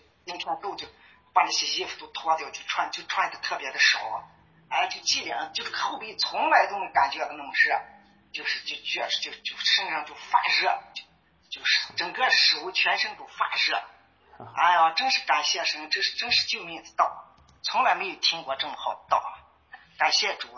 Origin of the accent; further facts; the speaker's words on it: Ningxia, China; 我是宁夏的，在我们这个地方它下雨着呢，